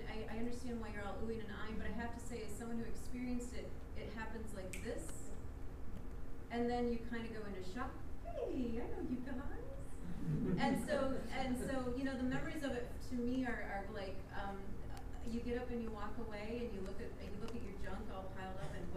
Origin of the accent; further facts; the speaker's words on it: Michigan, United States; I'm from Michigan.